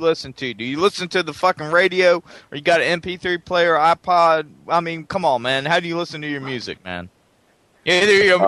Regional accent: the South, United States; accent: southern; Yeah, it's southern, buddy.

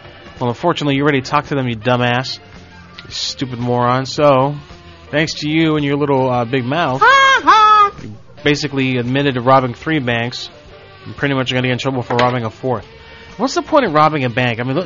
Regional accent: Florida, United States; I've been born and raised in Florida. I've never seen snow in my life.

